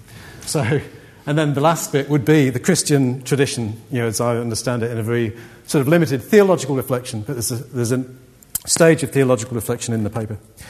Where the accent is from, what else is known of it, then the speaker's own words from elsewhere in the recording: United Kingdom; Bearing in mind, I watched this as a British person myself. So although I'm not Aboriginal